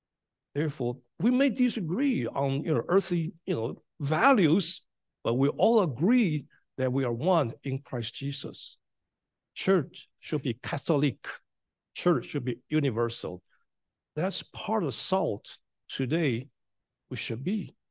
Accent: Taiwan; People from Taiwan, actually, people from Taiwan, I'm from Taiwan, okay.

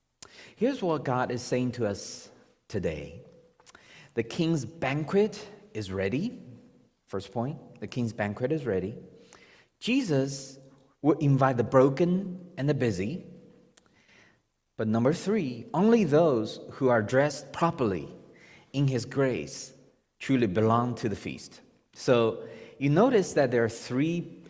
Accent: Texas, United States; Now, as a Texan, I can hear some of y'all thinking, beef?

